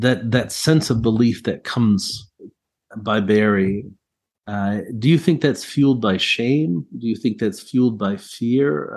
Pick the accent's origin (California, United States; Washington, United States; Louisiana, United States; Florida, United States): Florida, United States; Orlando; he is in my hometown of Orlando